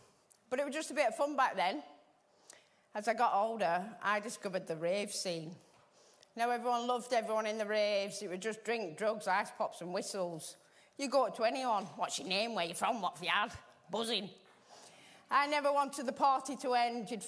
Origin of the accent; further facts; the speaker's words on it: Burnley, North West England, United Kingdom; born there; So I was born in Burnley.